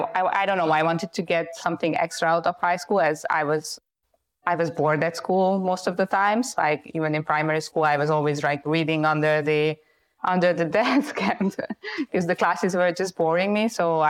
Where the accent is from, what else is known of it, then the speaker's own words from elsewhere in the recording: Hungary; Well, so I am Hungarian originally. I mean, I was born in Hungary and I am still Hungarian.